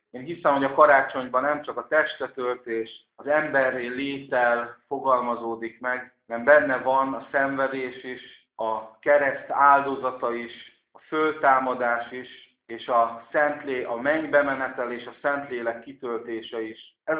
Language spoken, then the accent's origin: Hungarian; Bács-Kiskun, Hungary; legalábbis a mi vidékünkön, ahol fölnőttem a Bács-Kiskunságban